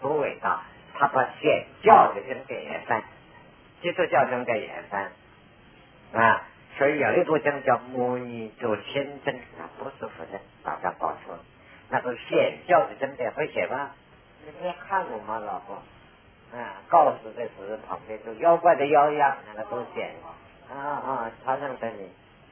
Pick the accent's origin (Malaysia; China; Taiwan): China; 像我也是中国人，因为从这中国字所生，这么一看就懂了嘛